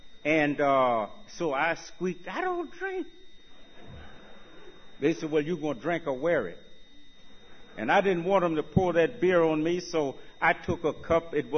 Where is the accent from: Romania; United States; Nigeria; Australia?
United States; Virginia; I was born and raised in Virginia. And I had an uncle who was the town drunk.